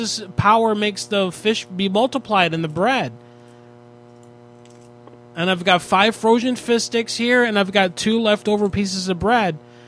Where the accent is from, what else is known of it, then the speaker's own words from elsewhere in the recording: New York, United States; I'm here for the next 4 months on a work contract. I'm from New York, so I wanted to see about coming in.